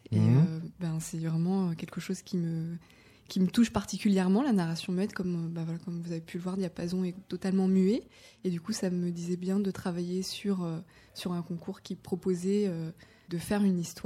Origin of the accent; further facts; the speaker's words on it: Paris, Île-de-France, France; now in Strasbourg, France; Je suis parisienne et voilà. Je suis partie en fait à Strasbourg